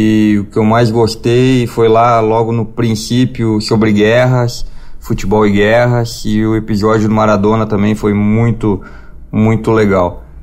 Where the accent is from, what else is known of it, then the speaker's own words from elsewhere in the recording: Panambi, Rio Grande do Sul, Brazil; Sou de Panambi, Rio Grande do Sul.